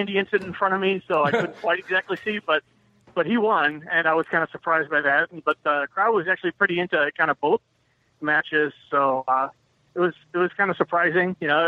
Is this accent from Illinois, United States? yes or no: yes; Chicago, Illinois, United States; I live sort of in the area, but I'm originally from Chicago.